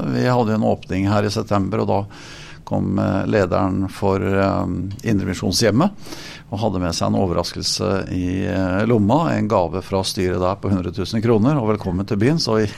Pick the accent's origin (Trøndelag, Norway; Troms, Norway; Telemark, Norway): Telemark, Norway; Notodden; Ja, jeg er født på Notodden i Telemark. Og vokste opp der i en metodistkirke som barn og ungdom.